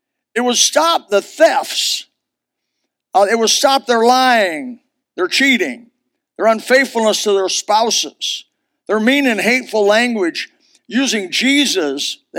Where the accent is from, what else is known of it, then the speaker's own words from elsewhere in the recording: Elkhart, Indiana, United States; In my hometown, Elkhart, Indiana, there was a beautiful